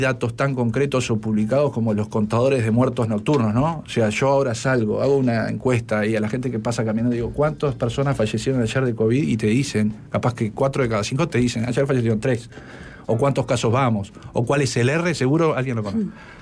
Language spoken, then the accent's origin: Spanish; Uruguay; como uruguayo me siento honrado